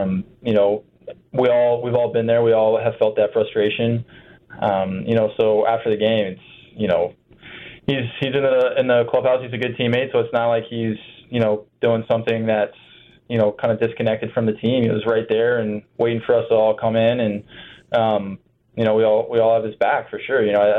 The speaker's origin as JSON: {"language": "English", "region": "Ohio", "country": "United States", "said": "You know, I'm from Ohio."}